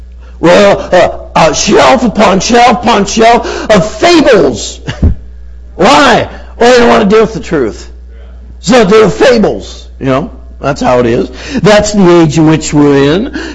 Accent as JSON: {"language": "English", "region": "California", "country": "United States", "said": "I'm from California, so you would know that Valley talk there from high school a little bit."}